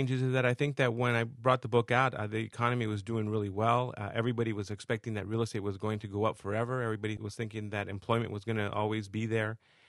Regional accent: Los Angeles, California, United States; I grew up in East L.A. in Boyle Heights in a barrio, a tough neighborhood of East Los Angeles, California, and made it out of the barrio

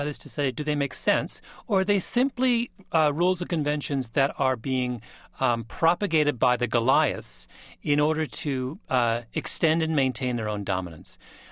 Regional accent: England, United Kingdom; I say this as a, you know, I'm an Englishman, so my sympathies are with the other side.

